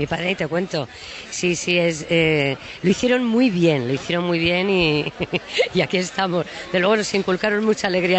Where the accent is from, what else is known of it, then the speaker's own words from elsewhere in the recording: Madrid, Community of Madrid, Spain; yo es que además soy muy pesada madrileña, soy de las que lo llevo como en el ADN y me tiro el rollo de ello, me encanta ser de Madrid.